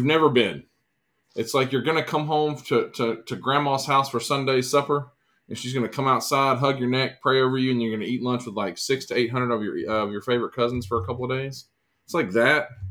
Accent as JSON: {"language": "English", "town": "Columbus", "region": "Georgia", "country": "United States", "tie": "born or raised there", "said": "in the South in the spring, in my hometown of Columbus, Georgia."}